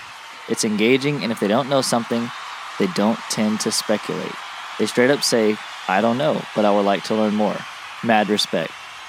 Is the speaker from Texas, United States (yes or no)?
yes; Royse City, Texas, United States; Hey, Jennifer, I'm from Roy City, by the way.